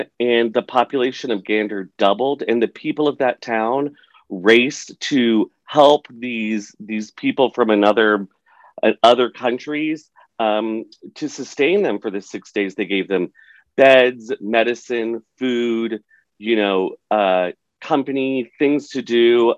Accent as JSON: {"language": "English", "town": "New York City", "region": "New York", "country": "United States", "said": "being a New Yorker, and I'm sure people who live in DC, it becomes even more specific because it was in your own backyard"}